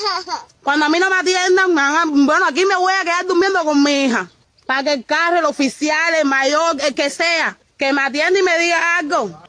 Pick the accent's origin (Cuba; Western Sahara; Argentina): Cuba; como cubana, que soy